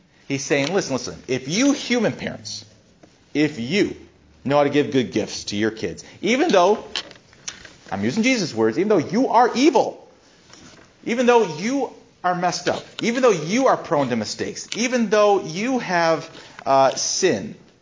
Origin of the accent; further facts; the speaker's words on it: Rogers City, Michigan, United States; I'm growing up in Roger City.